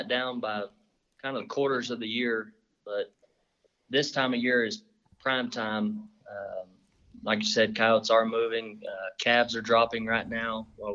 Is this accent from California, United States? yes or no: no; Lubbock, Texas, United States; I'm born and raised in Lubbock, Texas.